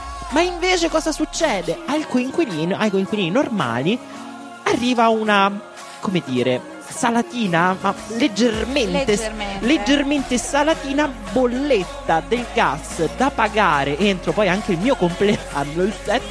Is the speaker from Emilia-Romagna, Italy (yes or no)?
no; Viterbo, Lazio, Italy; dalla mia città d'origine, che è Viterbo, per arrivare a Roma.